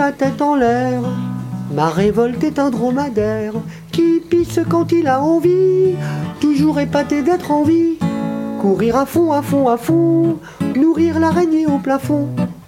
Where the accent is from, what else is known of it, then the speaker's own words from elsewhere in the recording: Normandy, France; Ah ouais, chez nous en Normandie, c'est le bordel.